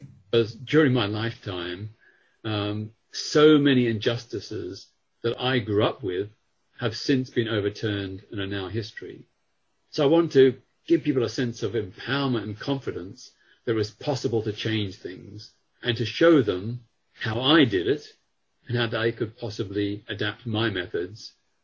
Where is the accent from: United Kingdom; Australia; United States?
Australia; I grew up in Australia